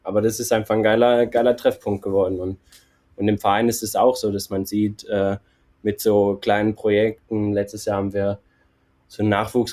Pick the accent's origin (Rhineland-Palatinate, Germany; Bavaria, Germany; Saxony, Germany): Rhineland-Palatinate, Germany; Pluwig; Das war tatsächlich quasi in meinem Heimatort, nicht in Trier, sondern es ist so 12 Kilometer, einmal über einen Berg drüber, in Pluwig.